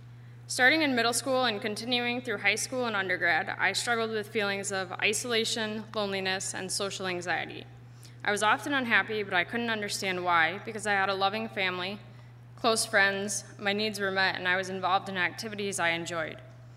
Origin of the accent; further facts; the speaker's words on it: South Haven, Michigan, United States; I am from South Haven, Michigan, where I grew up attending a Baptist church with my mother.